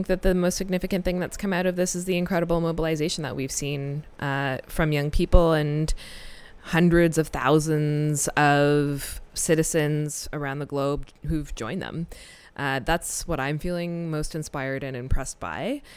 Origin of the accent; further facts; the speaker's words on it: Canada; cities like Montreal and my home country of Canada